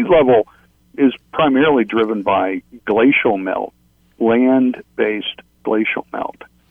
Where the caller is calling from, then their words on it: Florida, United States; I'm calling you from Florida today.